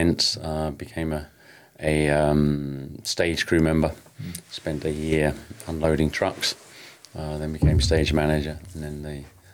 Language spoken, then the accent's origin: English; Ipswich, East of England, United Kingdom; Prior to coming, I grew up in Ipswich, went to school in Ipswich.